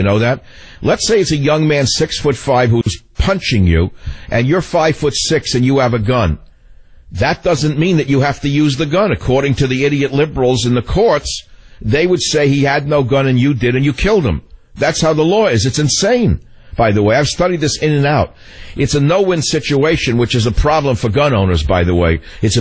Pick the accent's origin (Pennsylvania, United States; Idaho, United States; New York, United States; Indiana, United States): New York, United States; New York City; You know, when I grew up in New York City, there was a thing called the Sullivan Law.